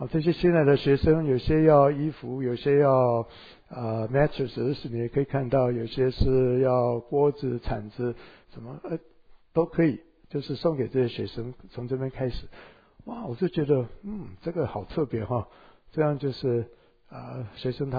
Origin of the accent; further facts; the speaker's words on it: Taiwan; 我说我以前是等等的从。台湾来这边读书，